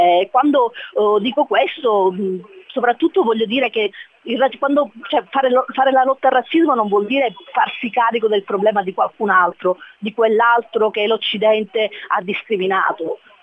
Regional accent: Calabria, Italy; lo dico da calabrese

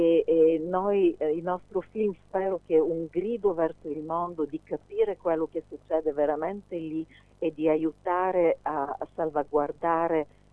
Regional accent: Ukraine; Italian is a second language; la mia emozione di uno che è nato e cresciuto in Ucraina

